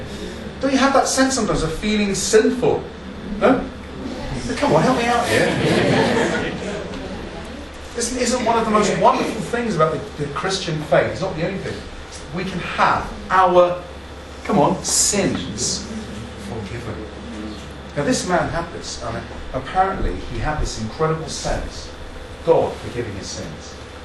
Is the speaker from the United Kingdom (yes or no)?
yes; East of England, United Kingdom; I'm from Hertfordshire.